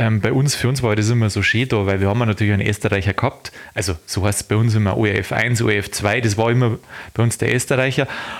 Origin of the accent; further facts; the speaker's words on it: Landshut, Bavaria, Germany; Da, wo ich herkomme, Landkreis Landshut, da ist irgendwo die Grenz